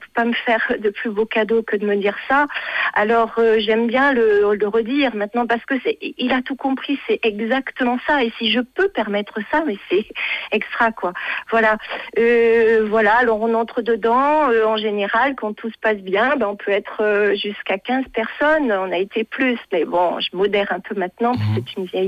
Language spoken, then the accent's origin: French; Nouvelle-Aquitaine, France; à Vassivière en Limousin, mon pays d'origine.